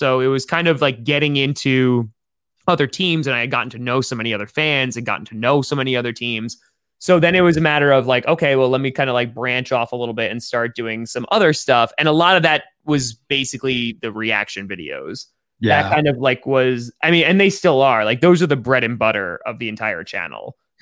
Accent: New York, United States; now in Wisconsin, United States; like I'm a guy from New York. I don't live in Wisconsin.

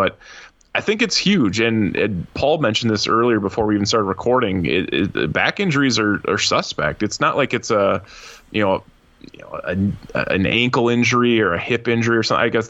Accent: Stevens Point, Wisconsin, United States; shout out Stevens Point, my hometown

